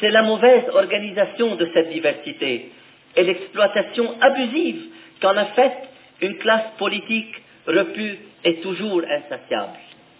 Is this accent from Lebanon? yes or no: yes; Lebanon; agressés en tant que chrétiens, nous nous sommes défendus en tant que Libanais.